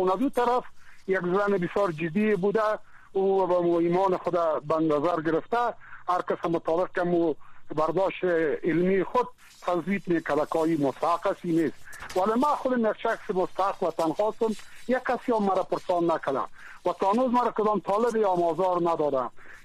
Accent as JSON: {"language": "Persian", "country": "Afghanistan", "said": "ما افغان هستیم"}